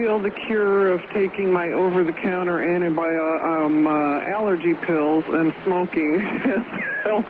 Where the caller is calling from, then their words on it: Palmdale, California, United States; I'm calling from Palmdale, California.